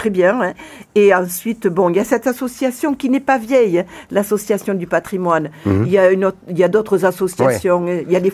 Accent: Madiran, Occitanie, France; Non, moi, je suis originaire du Madira.

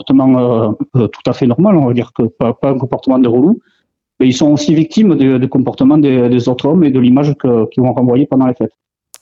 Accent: Parentis-en-Born, Nouvelle-Aquitaine, France; fin août, avec les fêtes de Parentis, puisqu'on est de Parentis

